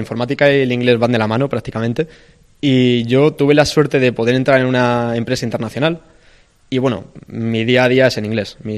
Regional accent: Spain; las dos personas que somos del equipo, que somos los únicos españoles

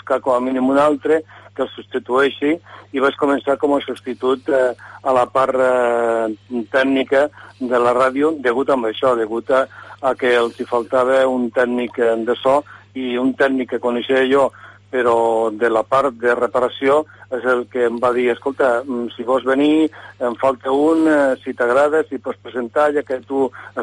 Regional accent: Bérchules, Andalusia, Spain; born there; Bé, jo vaig néixer a l'Alpujarra Granadina

